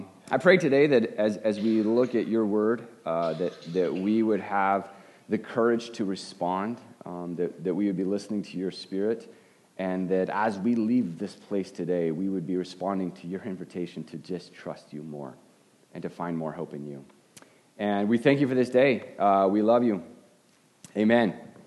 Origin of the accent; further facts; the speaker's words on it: Arizona, United States; I grew up in Arizona. I'm an Arizona Cardinals fan.